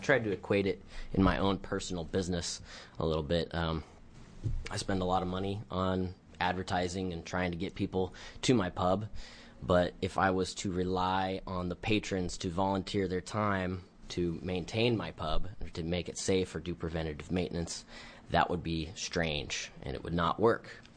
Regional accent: Oregon, United States; I'm from Coos County. I'm a local business owner.

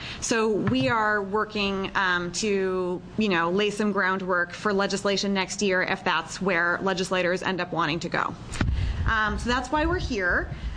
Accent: Washington, United States; other than the fact that I'm from Washington State and I always try to work on legislation near home

